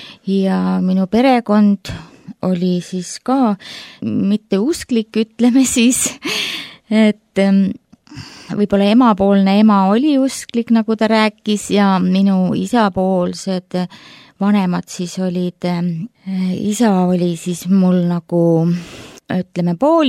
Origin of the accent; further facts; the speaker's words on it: Mustmetsa, Ida-Viru County, Estonia; now in Tallinn, Estonia; olen Ida-Virust pärit Lüganuse vallast, Mustmeta külast ja otsustasin tulla Tallinnasse elama ja õppima